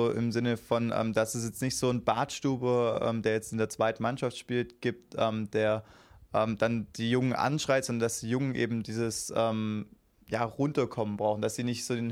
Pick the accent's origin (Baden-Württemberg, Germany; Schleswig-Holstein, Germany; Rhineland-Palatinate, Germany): Baden-Württemberg, Germany; als Schwabe ist man ja immer eher pessimistisch